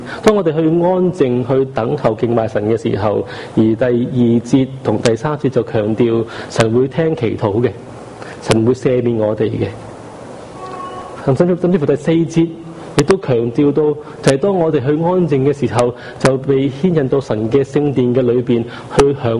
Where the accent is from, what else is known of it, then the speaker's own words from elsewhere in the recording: China; 这个跟我们中国人的新年庆祝是完全不同